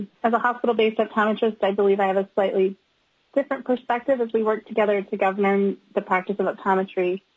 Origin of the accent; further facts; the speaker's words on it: Sitka, Alaska, United States; I'm originally from Sitka, a 1990 Sitka High School graduate.